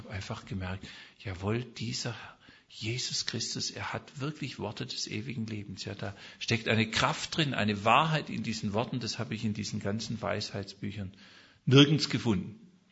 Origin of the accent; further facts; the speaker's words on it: Leonberg, Baden-Württemberg, Germany; kam ich zurück nach Leonberg in meine Heimatstadt